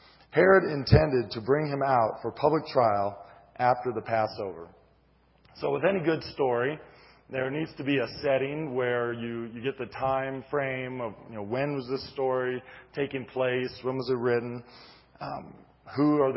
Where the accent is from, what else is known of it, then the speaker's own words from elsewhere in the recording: Cedarville, Ohio, United States; I grew up in Cedarville, Ohio. We used to call it Cedarville Power and Light.